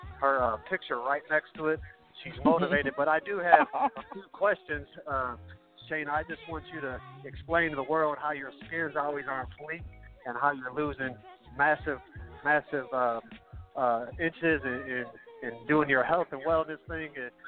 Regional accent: St. Louis, Missouri, United States; I'm from St. Louis, Missouri

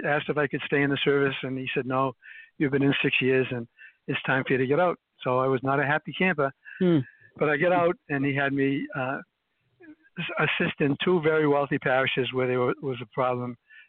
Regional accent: Medford, Massachusetts, United States; Well, I have a very different background. I'm from Medford, Massachusetts.

